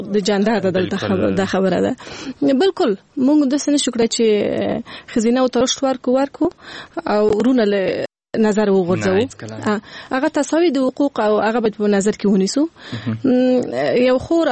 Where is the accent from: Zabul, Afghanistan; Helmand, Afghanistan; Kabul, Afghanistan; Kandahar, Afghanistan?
Kabul, Afghanistan; born or raised there; also born or lived in Logar